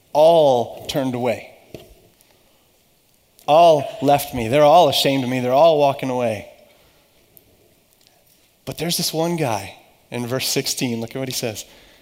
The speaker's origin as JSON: {"language": "English", "region": "Louisiana", "country": "United States", "tie": "born or raised there", "said": "I grew up in Louisiana, and when Hurricane Katrina hit, we came back, and after we evacuated, and everything was very different."}